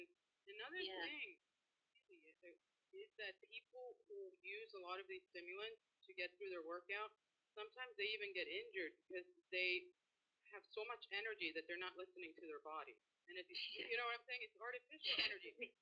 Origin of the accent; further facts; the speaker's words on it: Sweden; now in Miami, United States; I grew up in Sweden, so I'm a little bit familiar with the weather over there, so I think we're a little better off here in Miami.